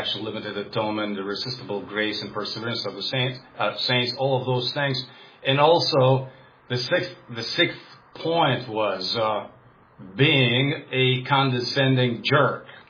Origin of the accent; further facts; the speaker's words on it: Russia; first language Russian; English is a second language; I'm a Russian guy. My native tongue, of course, is Russian.